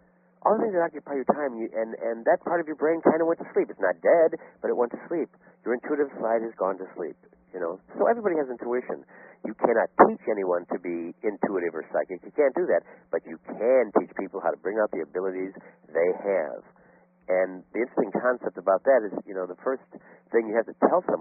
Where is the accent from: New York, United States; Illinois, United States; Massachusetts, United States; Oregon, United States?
Illinois, United States; Chicago; I grew up in the Chicago area. Actually, I grew up in the city of Chicago in a little Italian neighborhood in Chicago called the Taylor Street area.